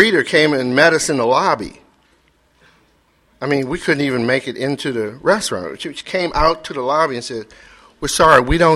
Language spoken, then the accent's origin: English; Washington, District of Columbia, United States; I was born and raised in Washington, like I said. I went to D.C. public schools.